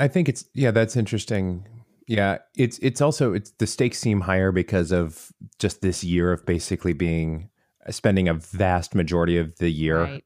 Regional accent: Florida, United States; I'm from Florida.

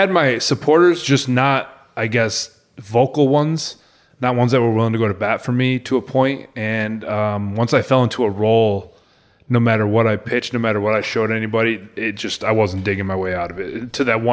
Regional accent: Rochester, New York, United States; And I was like, sir, I'm from Rochester, New York.

